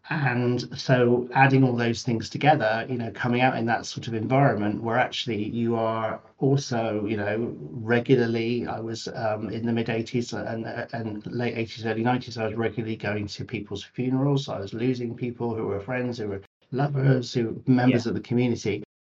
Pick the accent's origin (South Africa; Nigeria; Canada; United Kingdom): United Kingdom; Bristol, South West England; my hometown in Bristol.